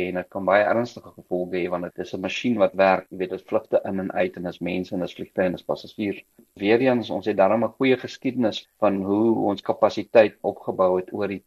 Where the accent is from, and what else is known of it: Gauteng, South Africa; born or raised there